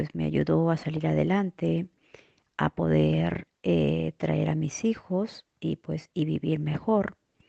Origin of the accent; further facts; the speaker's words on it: Peru; moved away; A ver, mira, soy de Perú. Tuve que dejar mi país por la mala situación que había en ese momento